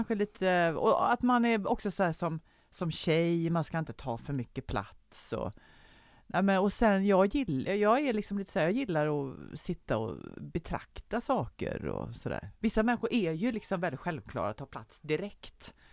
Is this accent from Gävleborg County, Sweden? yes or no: no; Skåne, Sweden; also born or lived in Gothenburg; Och jag är då född i Göteborg, och sen så när jag var 10 så flyttade vi ner till Skåne. Men jag bestämde mig för att jag ska aldrig börja prata skånska. Men jag blev ganska bra på härma skånska.